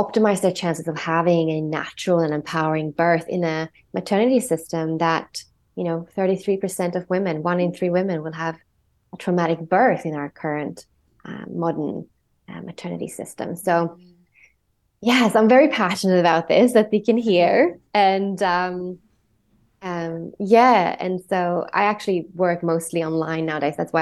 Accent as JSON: {"language": "English", "country": "Australia", "said": "So I'm an Australian midwife. I became a midwife in Australia. I used to live in Byron Bay."}